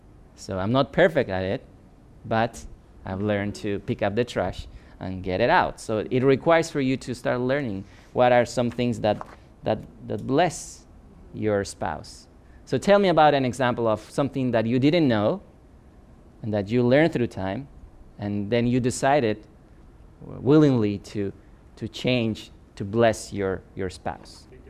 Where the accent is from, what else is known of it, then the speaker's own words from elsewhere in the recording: Bolivia; English is a second language; I came from Bolivia, okay? And when I grew up, it was not common for me to get the trash regularly